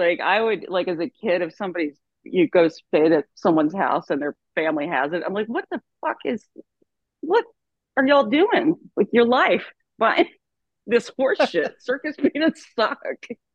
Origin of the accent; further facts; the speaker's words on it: Texas, United States; No, I grew up in South Texas. We didn't have hockey, so I never watched any hockey at all.